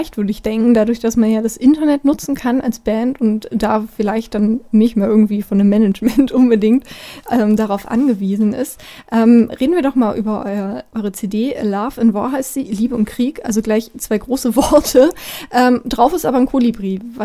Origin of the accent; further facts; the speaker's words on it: Berlin, Germany; now in Jena, Germany; Ich komme persönlich aus Berlin, bin dort geboren, lebe jetzt hier in Jena